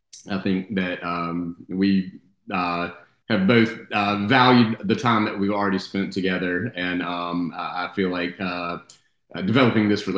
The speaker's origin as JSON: {"language": "English", "region": "North Carolina", "country": "United States", "tie": "born or raised there", "said": "I grew up here in Central North Carolina, fairly normal upbringing, went to NC State"}